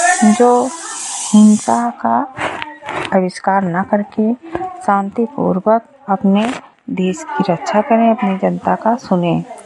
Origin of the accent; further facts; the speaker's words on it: Lakharam, Uttar Pradesh, India; मैं जिला बहराइच से हूँ, ग्राम पंचायत लखाराम, ब्लॉक विशेश्वरगंज से।